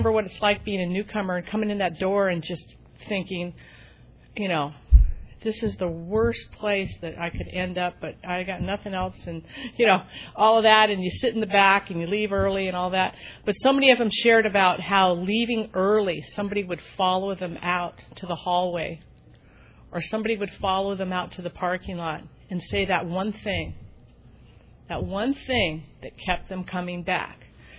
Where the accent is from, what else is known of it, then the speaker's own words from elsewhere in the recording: California, United States; I got to say, you guys, I'm from Orange County